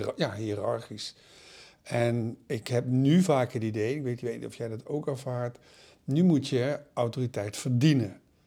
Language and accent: Dutch; Limburg, Netherlands; Wij komen allebei van onder de rivieren. Ik kom uit Limburg, ja, uit Brabant.